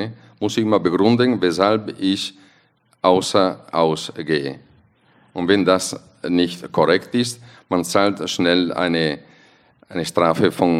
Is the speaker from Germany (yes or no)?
no; Italy; German is a second language; wir sind als Italiener, wir sind leicht zufriedenzustellen, aber eigentlich immer unzufrieden.